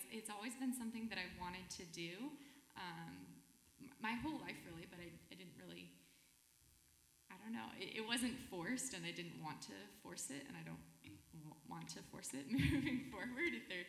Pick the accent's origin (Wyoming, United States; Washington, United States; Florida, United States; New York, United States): Washington, United States; now in Sandpoint, United States; I grew up in Western Washington, mm-hmm. And then I lived here in Sandpoint for 2.5 years